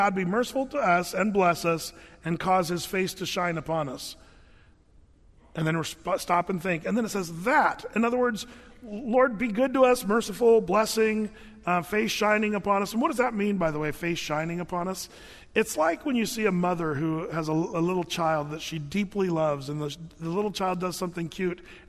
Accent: United States; born there; You and I were blessed to be born in this country.

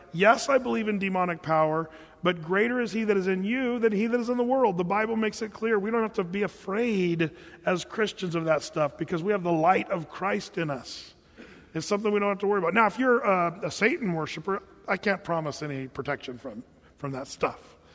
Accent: Ashland, Oregon, United States; You know, I grew up in Southern Oregon in Ashland.

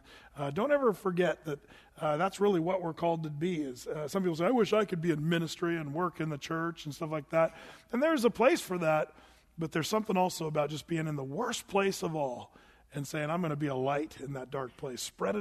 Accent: Applegate, Oregon, United States; You think, man, what's it like growing up in Applegate? Well, we didn't have cable TV.

